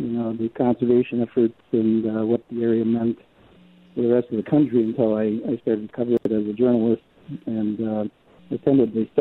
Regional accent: Wisconsin, United States; Yeah, I grew up in LaCrosse County, small dairy farm. Typical 160-acre, 40-cow dairy farm, youngest of 10 kids.

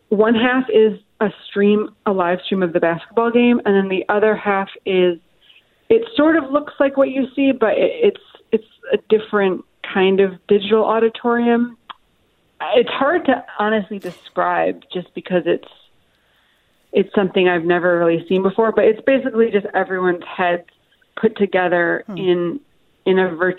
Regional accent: Chicago, Illinois, United States; Yes, I'm from Chicago, so I was extremely excited.

